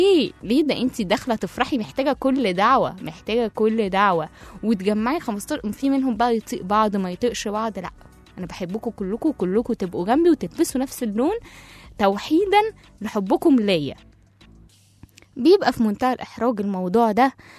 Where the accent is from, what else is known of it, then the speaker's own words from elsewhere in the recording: Egypt; هزارنا كمصريين وتهزئنا برات البلاد جوات البلاد، فهو كده كده معروف هو رايح فين، وتحسه براند كده كده. المصري بيبان في أي حتة يعني، في هزاره، في كل حاجة.